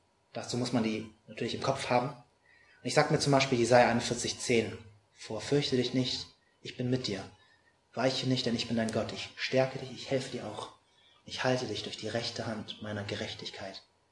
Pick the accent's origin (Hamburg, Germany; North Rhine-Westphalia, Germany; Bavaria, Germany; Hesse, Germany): Hamburg, Germany; ich komme ja aus dem Norden, aus Hamburg